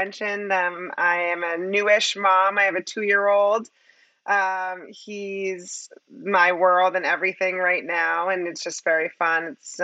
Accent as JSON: {"language": "English", "region": "New York", "country": "United States", "tie": "born or raised there", "also_born_or_lived": "Atlanta", "said": "So I am from Atlanta, or I call Atlanta home, but actually did grow up originally outside New York."}